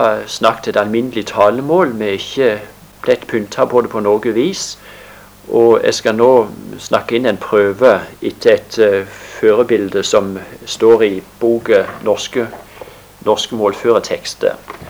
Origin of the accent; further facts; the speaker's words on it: Egersund, Rogaland, Norway; og er 44 år gammel. Jeg er født i Egersund by, og jeg er tredje generasjon innfødt bymann.